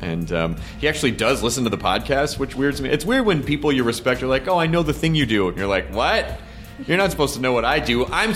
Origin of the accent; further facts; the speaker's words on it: Memphis, Tennessee, United States; I'm a Central Time Zone child. I'm from Memphis, I have great affection for the hour earlier primetime setup.